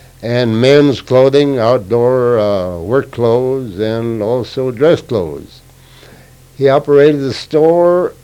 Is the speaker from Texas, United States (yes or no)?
no; Raymond, Minnesota, United States; born there; I was born in Raymond, Minnesota, Candia High County. Raymond is about 12 miles west of Wilmer.